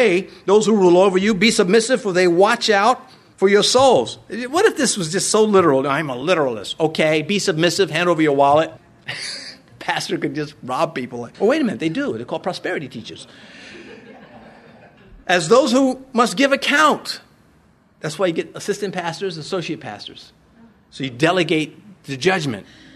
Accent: United States; I'm an American. I'm free to not submit all the time.

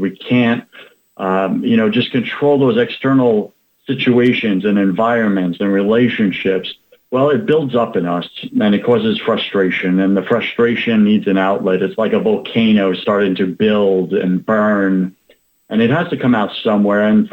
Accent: Long Island, New York, United States; accent: New York; now in Tampa, United States; I grew up on Long Island, so New York. Forgive me for all those people who do not like the New York accent. I get it, but that's what God gave me, so sorry.

